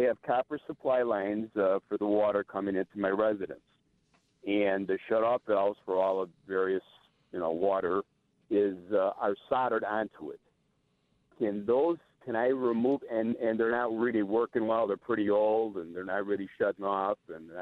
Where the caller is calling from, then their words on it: Green Valley, Arizona, United States; Yes, I'm calling in from Green Valley.